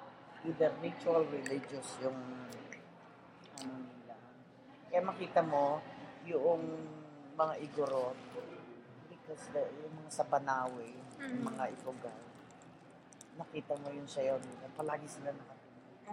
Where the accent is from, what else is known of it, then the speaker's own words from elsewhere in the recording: Manila, Metro Manila, Philippines; because I grew up sa Manila rin, no?